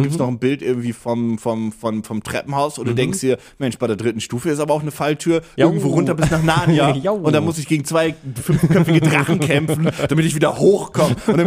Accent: Stade, Lower Saxony, Germany; Ich komme aus Stade, der Region und so weiter.

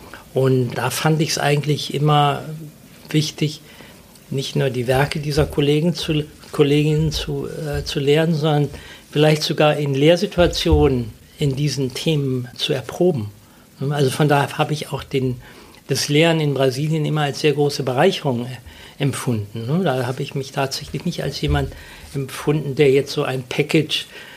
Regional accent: North Rhine-Westphalia, Germany; Und ich komme ja so aus der Nähe von Köln

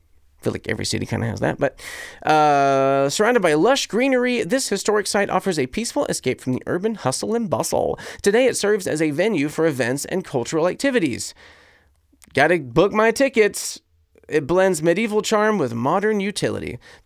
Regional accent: United States; So I come from the States. So please do not hold that against me currently.

